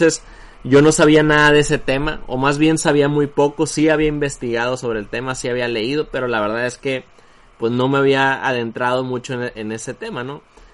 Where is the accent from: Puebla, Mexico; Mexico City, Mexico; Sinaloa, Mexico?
Sinaloa, Mexico; Culiacán; luego regresé acá a Culiacán, a mi ciudad natal